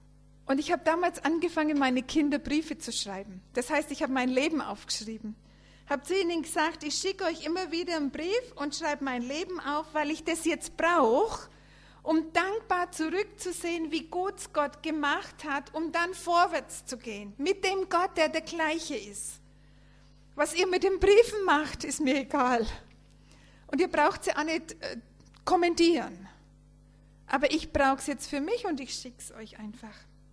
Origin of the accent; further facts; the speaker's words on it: Bavaria, Germany; accent: Franconian; also born or lived in Papua New Guinea; aus dem Frankenland, viele Jahre dort weg gewesen, aber jetzt wieder wohnhaft in Franken. Man hört unseren Dialekt auch immer noch